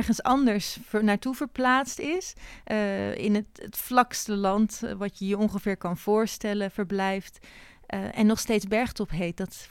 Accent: Haarlem, North Holland, Netherlands; Ik ben in Haarlem opgegroeid.

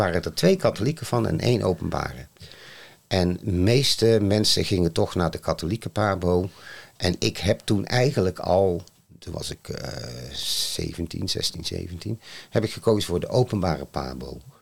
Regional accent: North Brabant, Netherlands; Ik ben geboren en getogen in Brabant, in de buurt van Eindhoven. Ik heb daar zoals het daar hoorde, een katholieke school bezocht. Want alle scholen waren daar katholiek.

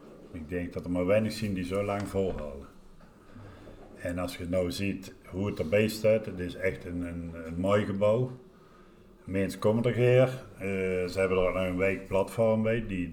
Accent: Dessel, Antwerp, Belgium; Ja, wij zijn allemaal mensen van Desselke, die kennen niet anders, hè?

